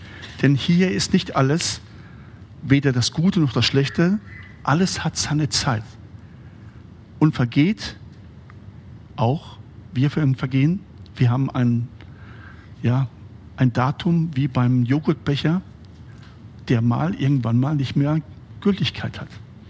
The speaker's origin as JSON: {"language": "German", "region": "Veneto", "country": "Italy", "said": "ich komme ja aus den Dolomiten und mein Vorfahrer ist der Maler Tizian."}